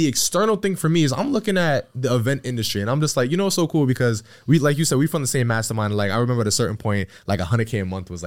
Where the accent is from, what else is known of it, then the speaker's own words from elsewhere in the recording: New York, United States; I'm from New York. Like, I walk outside, I'm spending $250.